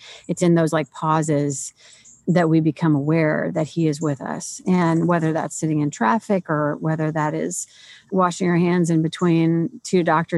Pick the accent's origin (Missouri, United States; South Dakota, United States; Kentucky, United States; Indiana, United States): Missouri, United States; St. Louis; I'm originally from St. Louis, so I love coming up there. It feels like a neighboring city.